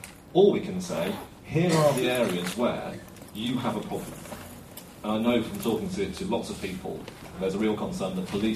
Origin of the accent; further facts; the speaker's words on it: Yorkshire and the Humber, United Kingdom; but I'm from Yorkshire, so I'll say it again